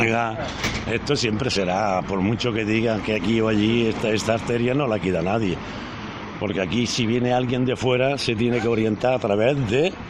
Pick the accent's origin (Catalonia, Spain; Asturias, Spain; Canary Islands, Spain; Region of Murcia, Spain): Catalonia, Spain; Barcelona; moved away; Yo vine de Barcelona.